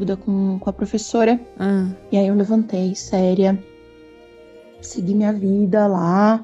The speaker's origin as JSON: {"language": "Portuguese", "region": "São Paulo", "country": "Brazil", "said": "eu sou daqui de São Paulo."}